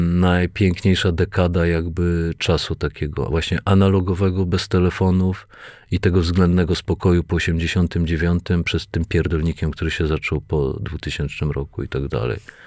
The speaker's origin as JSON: {"language": "Polish", "town": "Sosnowiec", "region": "Silesian Voivodeship", "country": "Poland", "said": "Bardzo lubię Śląsk, przy którym się wychowałem, przez który wielokrotnie dostałem zęby za to, że jestem z Sosnowca"}